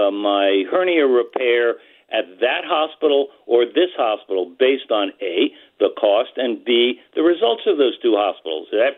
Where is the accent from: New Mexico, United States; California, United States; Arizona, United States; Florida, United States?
New Mexico, United States; I have a perfect example in my home state of New Mexico